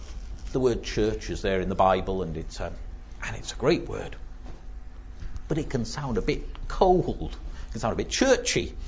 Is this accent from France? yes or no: no; United Kingdom; I know perfectly well that I didn't plan to be born British. It was something that was given to me, but I am proud of what Britain has stood for.